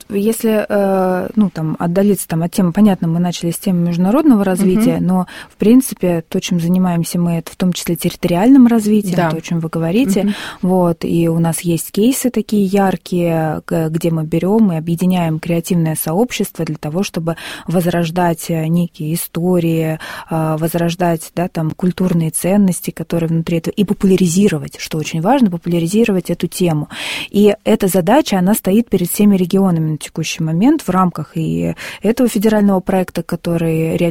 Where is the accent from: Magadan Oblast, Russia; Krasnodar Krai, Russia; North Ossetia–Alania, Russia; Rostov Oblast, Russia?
Magadan Oblast, Russia; Magadan; born there; И я родилась в Магадане.